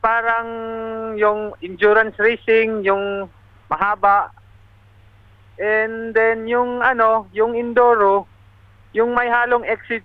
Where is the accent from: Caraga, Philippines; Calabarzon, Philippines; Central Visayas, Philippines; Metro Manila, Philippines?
Caraga, Philippines; Bislig; Ma'am, actually, talaga ako, sa Mindanao, sa...